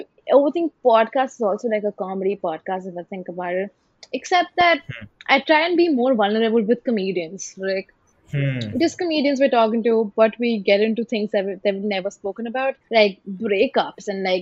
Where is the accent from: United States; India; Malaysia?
India; Ghaziabad, Uttar Pradesh; now in Mumbai, India; I'm from Ghaziabad, and even though I'd like lived in Bombay for a while